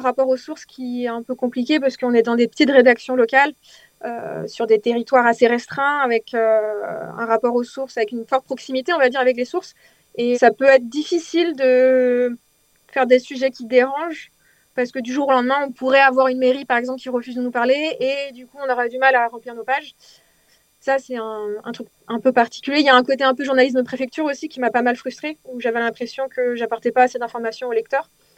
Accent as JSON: {"language": "French", "region": "Brittany", "country": "France", "tie": "born or raised there", "said": "avec des copines du Trégor, où on a grandi, quoi, en Bretagne."}